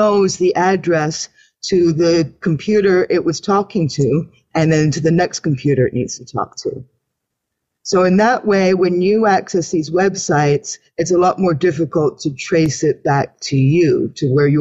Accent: Canada; because I'm a Canadian woman.

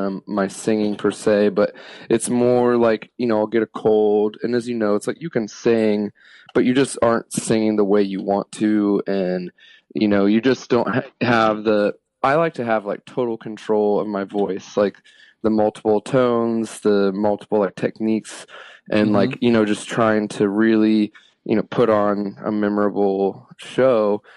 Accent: Kettering, Ohio, United States; Yeah, I grew up in Dayton, Ohio in a suburb called Kettering

